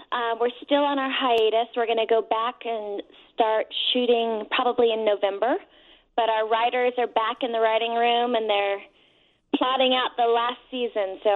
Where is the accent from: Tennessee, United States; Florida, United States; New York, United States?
Tennessee, United States; born there; I was born in Tennessee, but I spent some great time in Chicago, but it's been a few years since I've been here, but it's one of my favorite cities, so I'm really excited to be back.